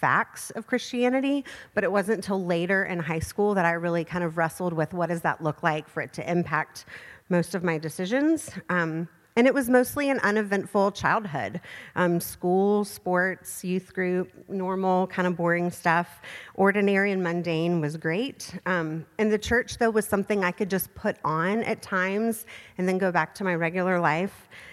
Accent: Charleston, South Carolina, United States; Just for a little bit of background context, I'm from Charleston. I was raised there.

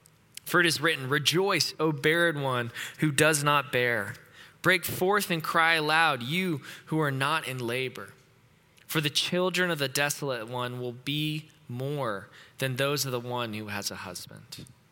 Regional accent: Tennessee, United States; I'm from East Tennessee. We went to the beach mostly in the summer, not to Colorado

